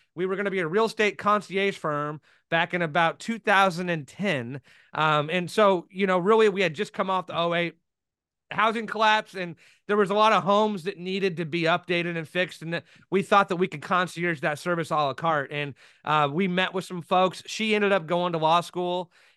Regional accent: Indianapolis, Indiana, United States; also born or lived in Colorado Springs; my whole family is here from the northwest side of Indianapolis, Indiana. Grew up in Pike Township. I was born in Colorado Springs. My dad was in the service at the time.

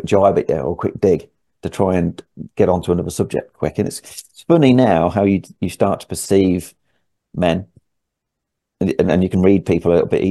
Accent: Spalding, East Midlands, United Kingdom; because I'm from Spalding, it's a small town, everybody seems to know everybody.

